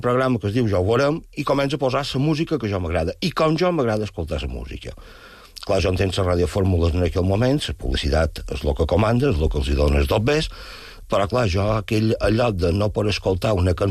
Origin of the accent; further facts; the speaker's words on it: Palma, Balearic Islands, Spain; born there; jo som nascut a Palma, la meva família és a Palma